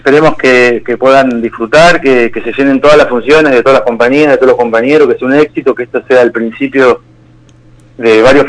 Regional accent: Buenos Aires, Argentina; todos estamos acá en Ciudad de Buenos Aires, soy porteño.

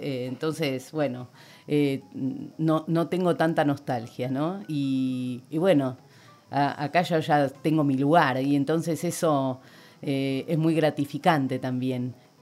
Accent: Buenos Aires, Argentina; born there; now in Patagonia, Argentina; Sí, yo nací en San Telmo.

